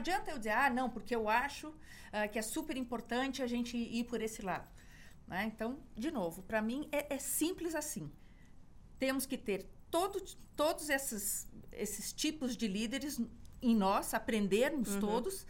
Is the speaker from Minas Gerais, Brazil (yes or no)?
no; Curitiba, Paraná, Brazil; eu sou de Curitiba, né, do Paraná, do Leite Quente, pelando a gente.